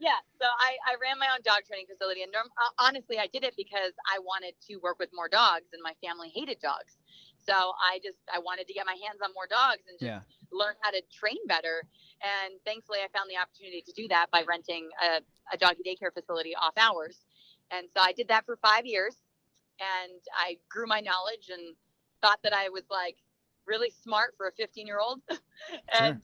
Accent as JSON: {"language": "English", "country": "Canada", "lives_now": "United States", "said": "I'm a dog trainer. I now live in California. I'm originally from Canada."}